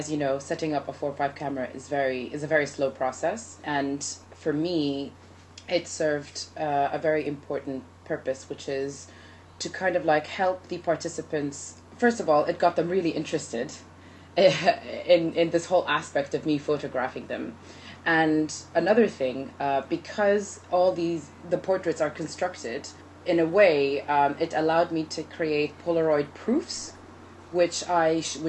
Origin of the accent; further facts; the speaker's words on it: Saudi Arabia; moved away as an adult; now in United Kingdom; I'm born and raised in Saudi Arabia. I moved to the UK to do my MA in Contemporary Arts at Oxford Brookes University.